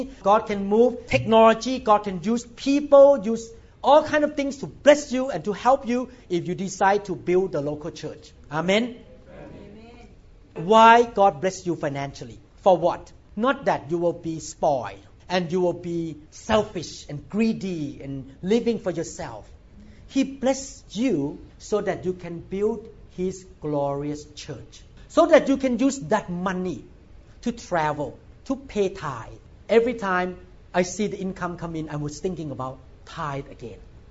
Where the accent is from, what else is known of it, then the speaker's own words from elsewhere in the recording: Thailand; English is a second language; moved away as an adult; I'm a neurosurgeon from Thailand. I want to be trained here.